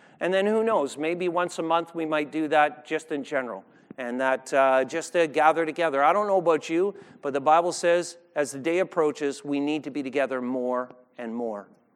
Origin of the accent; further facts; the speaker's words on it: Canada; I know you're Canadian. I'm Canadian too.